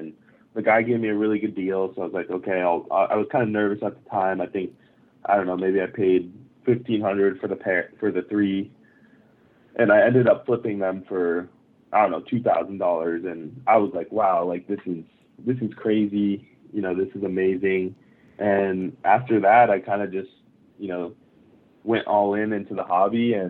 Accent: Japan; I grew up in Japan.

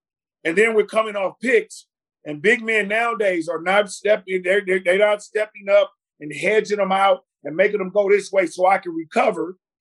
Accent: Oakland, California, United States; I'm from Oakland, California, but Seattle is my other hometown.

